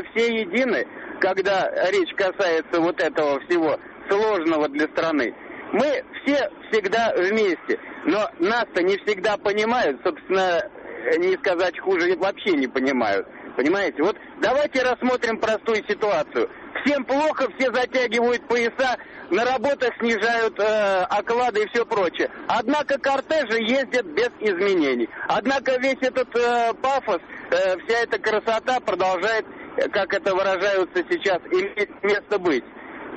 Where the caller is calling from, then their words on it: Moscow, Russia; Я из Москвы еду на работу.